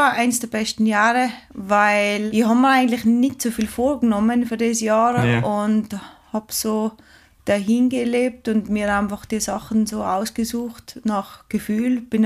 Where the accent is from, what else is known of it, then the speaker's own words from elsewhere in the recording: Strengen, Tyrol, Austria; now in Vorarlberg, Austria; Also ich bin in Strengen am Adelberg aufgewachsen, im Tirol, und wohne aber schon seit, ich glaube, 16 Jahren im Vorarlberg.